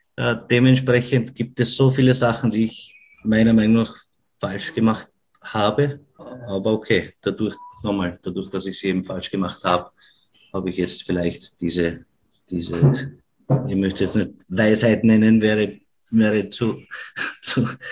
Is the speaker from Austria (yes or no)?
yes; Vienna, Austria; accent: Viennese; unser Wiener Dialekt ist ja nicht immer zum Verstehen für andere.